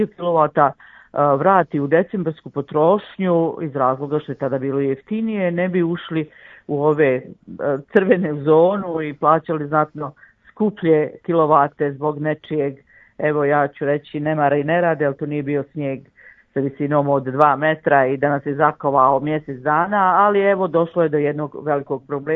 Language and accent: Bosnian; Bosnia & Herzegovina; nego kod nas u Bosni i Hercegovini